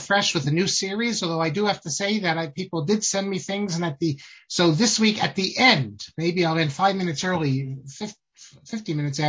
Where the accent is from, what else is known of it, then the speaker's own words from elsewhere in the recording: St. Cloud, Minnesota, United States; born there; I'm from Minnesota. I'm born in Minnesota. So there you go. St. Cloud, Minnesota.